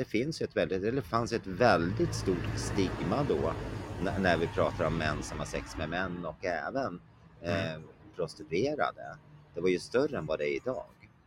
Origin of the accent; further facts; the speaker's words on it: Hallsberg, Örebro County, Sweden; jag är född i Hallsberg, uppväxt där. Tillhör en så kallad Hallsbergssläkt.